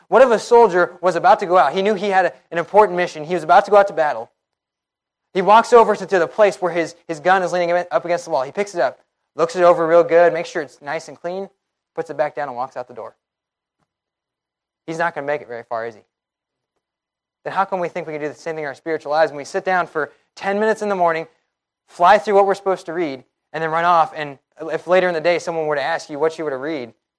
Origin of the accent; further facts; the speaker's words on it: Midwest, United States; because I grew up in the Midwest, kind of farm country